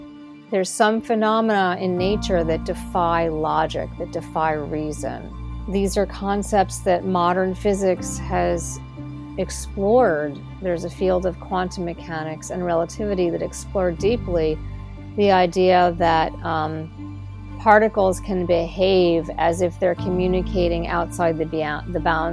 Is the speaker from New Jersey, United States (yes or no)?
yes; New Jersey, United States; I was born in New Jersey in the United States. I grew up in a suburban town.